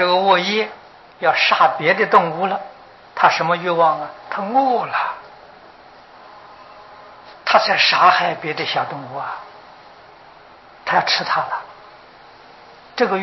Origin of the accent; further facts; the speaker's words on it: China; 就是我们中国人讲的这个福底下那个德去掉